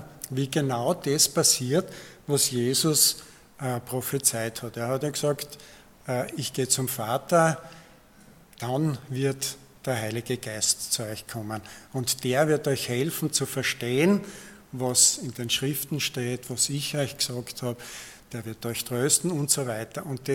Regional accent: Zeltweg, Styria, Austria; wie es bei uns zu Hause, also in dem Fall jetzt Zeltweg, ausschaut.

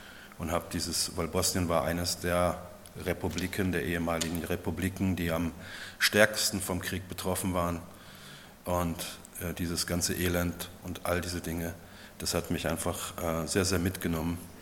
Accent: Lower Styria, Slovenia; German is a second language; now in Carinthia, Austria; ich bin Steirer. Ich bin aus der Untersteiermark. Aber ich bin definitiv ein Steirer, nur mit slowenischer Staatsbürgerschaft und nicht mit österreichischer und mit einer anderen Sprache. Aber die Region, wo ich herkomme, ist immer noch die Steiermark.

